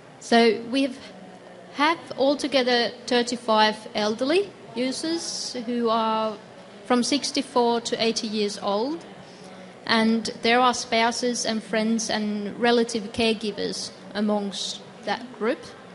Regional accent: Joensuu, North Karelia, Finland; I come from Finland, Joensuu, and I represent the Karelia University of Applied Sciences.

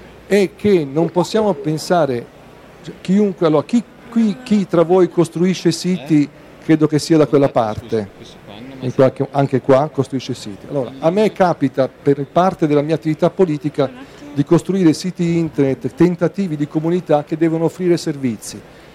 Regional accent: Milan, Lombardy, Italy; io sono milanese

